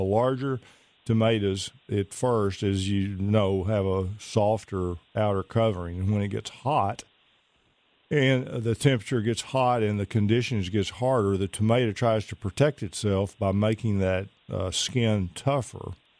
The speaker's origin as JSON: {"language": "English", "town": "Pittsburgh", "region": "Texas", "country": "United States", "tie": "born or raised there", "said": "I used to spend a fair amount of time in Mount Pleasant, about 10 miles from my hometown of Pittsburgh, Texas."}